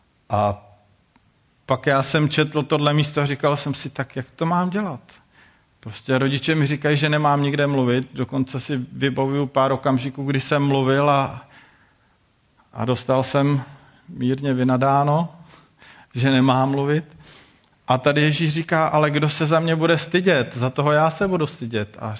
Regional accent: Hradec Králové, Hradec Králové Region, Czechia; A později jsem vyrostl jsem v Hradci, ale pak jsem šel do Prahy na vysokou školu

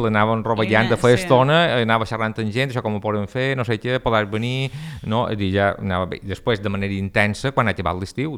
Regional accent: Balearic Islands, Spain; la llum també és nostra, com a mallorquins, també ves

